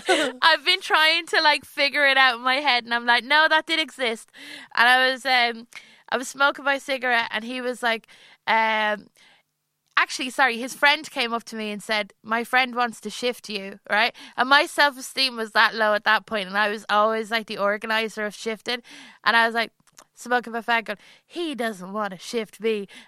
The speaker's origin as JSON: {"language": "English", "region": "Leinster", "country": "Ireland", "said": "because he was from Offaly and I was from Westmeath. These are two different counties"}